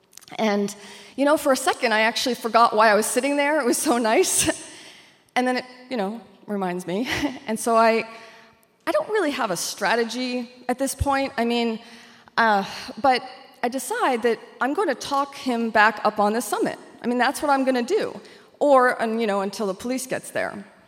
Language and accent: English; Maine, United States; I said, I'm from Maine. And they hired me.